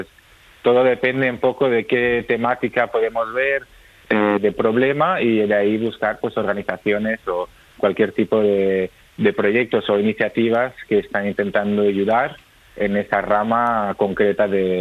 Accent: La Alberca, Castile and León, Spain; Yo salí de mi pueblito, de la alberca en Salamanca

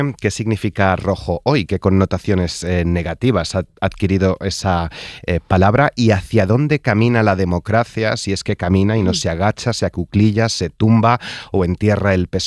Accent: Galicia, Spain; Pueblo chico, infierno grande, eso se decía también en mi pueblo de Galicia.

